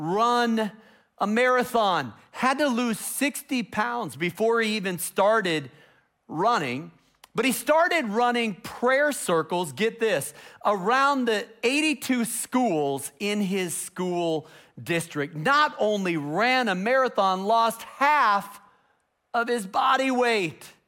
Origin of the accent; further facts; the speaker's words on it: Chicago, Illinois, United States; I grew up in Chicago. That's where I spent many, many weeks in the intensive care unit.